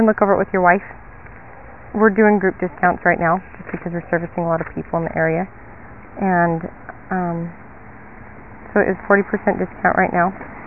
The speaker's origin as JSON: {"language": "English", "region": "Utah", "country": "United States", "lives_now": "Jackson, United States", "said": "Well, I'm from Utah, but out of Jackson right now."}